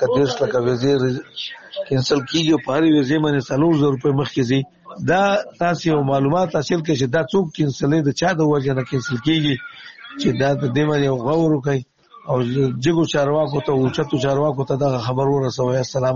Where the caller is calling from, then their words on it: Nangarhar, Afghanistan; زه یو افغان یم، د ننګرهار ولایت څخه تاسو ته یو عذر پیش کوم